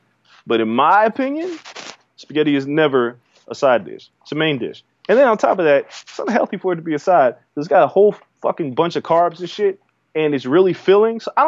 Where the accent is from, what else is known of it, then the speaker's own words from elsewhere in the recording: New York, United States; I grew up in New York as a kid. My grandmother's full-blooded Italian.